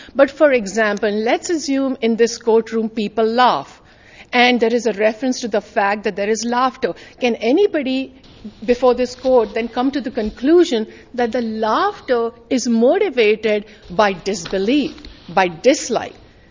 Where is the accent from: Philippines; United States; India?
India; I am from India. We move our hands while talking, okay?